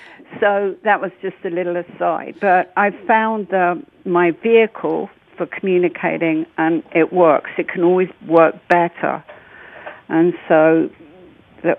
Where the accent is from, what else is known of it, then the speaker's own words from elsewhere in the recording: United Kingdom; born there; also born or lived in United States; I'm actually American, but I was born in the UK.